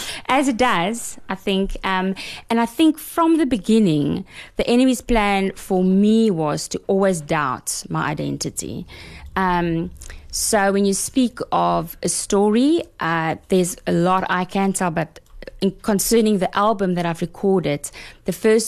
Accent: Bellville, Western Cape, South Africa; Okay, so I was born in Belleville.

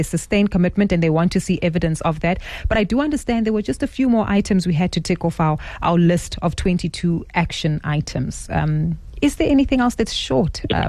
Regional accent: South Africa; As a South African, in my capacity

